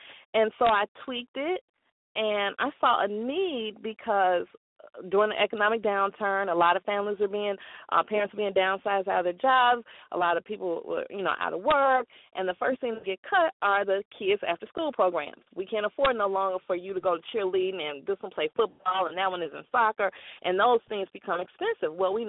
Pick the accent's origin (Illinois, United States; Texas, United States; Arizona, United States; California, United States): Illinois, United States; Chicago; Okay, and I am an entrepreneur from Chicago.